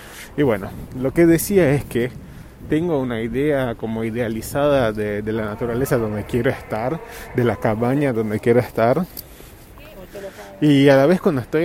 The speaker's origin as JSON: {"language": "Spanish", "region": "São Paulo", "country": "Brazil", "tie": "born or raised there", "second_language": "Spanish", "said": "O sea, yo nací en São Paulo, así que estoy vivo en la ciudad toda mi vida."}